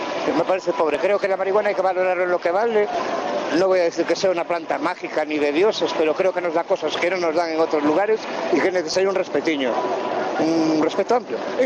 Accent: Vigo, Galicia, Spain; Bueno, Vigo es en Galicia, de la colonia del noroeste.

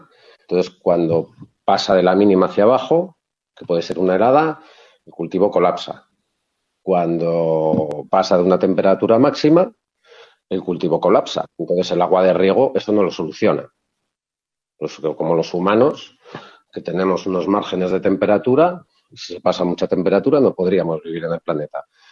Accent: Vitoria, Basque Country, Spain; yo nací en Vitoria, y yo en Vitoria cuando era pequeño... las nevadas eran tremendas.

